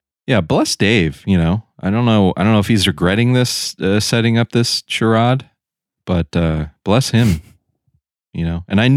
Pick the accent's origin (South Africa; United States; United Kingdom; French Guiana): United States; East Coast; We grew up. We're men from the East Coast.